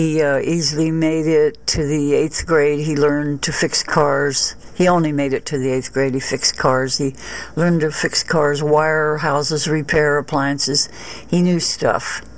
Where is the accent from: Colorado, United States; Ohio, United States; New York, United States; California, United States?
Ohio, United States; Cleveland; born there; I was born in Cleveland, Ohio, where my dad was on the run in June.